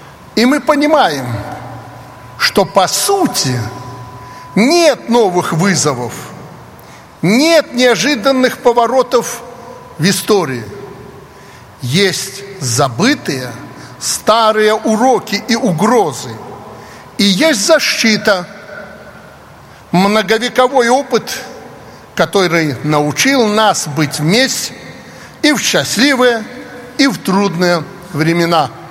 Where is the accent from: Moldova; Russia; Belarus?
Belarus; Мы, белорусы, не бросали соседям обвинения